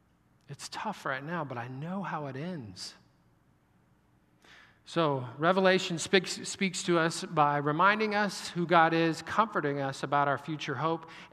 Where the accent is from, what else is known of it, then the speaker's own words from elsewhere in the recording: Kansas, United States; I grew up in Kansas, so I'm a Jayhawk fan